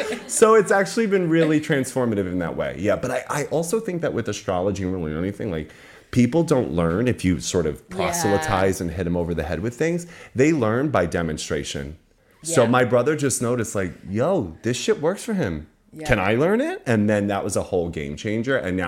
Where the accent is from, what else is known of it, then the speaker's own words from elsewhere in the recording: New York, United States; So for context, like I grew up in the Essex of New York. Truly, truly. I'm a Long Island boy through and through. Okay. Working class, blue collar, the whole thing.